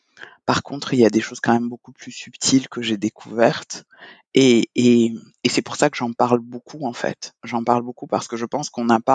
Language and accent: French; Gabon; Je suis gabonaise, expert comptable.